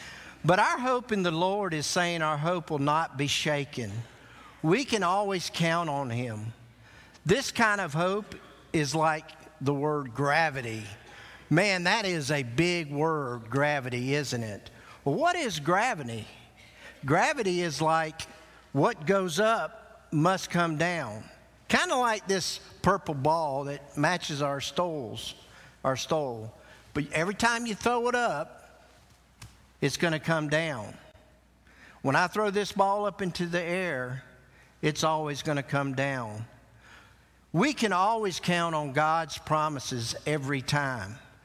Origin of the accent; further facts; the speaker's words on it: Florida, United States; But I remember in growing up in Florida, I was not but about an hour away from Disney World.